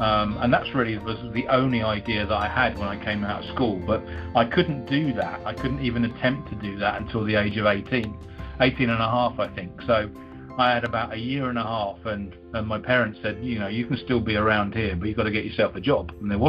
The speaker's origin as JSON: {"language": "English", "town": "Folkestone", "region": "South East England", "country": "United Kingdom", "tie": "born or raised there", "said": "So I started working for Mr. Seymour in the W.H. Smith store at the age of about 17 in my hometown of Folkestone in Kent, which is, if you want to look it up on the map, is the closest point of the UK to France."}